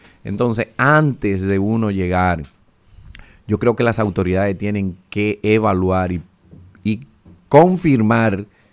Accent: Dominican Republic; Y como buen dominicano, hay que decir que cada peje en su agua.

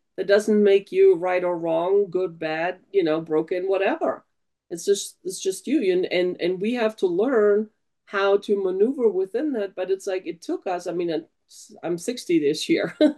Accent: Germany; English is a second language; now in United States; I grew up in Germany like you, and English is my second language

